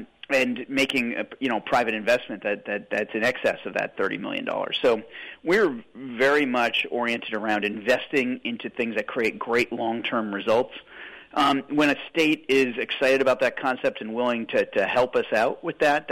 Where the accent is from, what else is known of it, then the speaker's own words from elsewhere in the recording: Pittsfield, Massachusetts, United States; I was born in Pittsfield, but I also lived in Pittsfield all the way through my schooling, graduated from Pittsfield High School